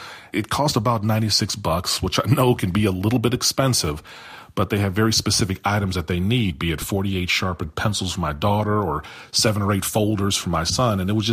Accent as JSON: {"language": "English", "town": "Cleveland", "region": "Ohio", "country": "United States", "said": "from Cleveland, Ohio."}